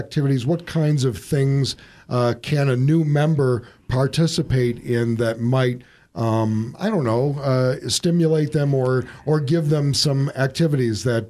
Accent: Detroit, Michigan, United States; I tell you, I grew up in a big city. I grew up in Detroit.

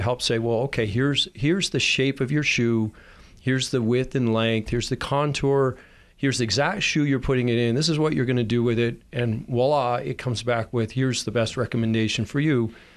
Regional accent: Prescott, Arizona, United States; moved away; I was born and raised in Prescott, and I left in 81 and spent time in Tempe and Florida going to engineering school and actuarial school and finance.

